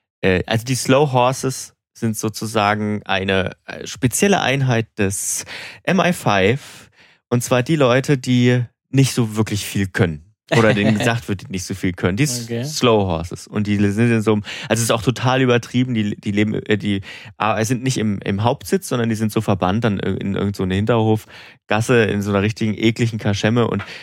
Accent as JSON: {"language": "German", "region": "Thuringia", "country": "Germany", "said": "Bei uns zu Hause in Thüringen."}